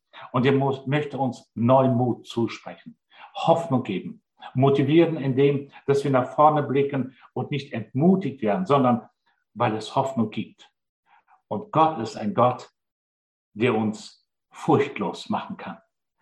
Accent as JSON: {"language": "German", "country": "Germany", "said": "Wir als Deutsche sind sehr bekannt, weil wir viele Möglichkeiten haben zu lernen."}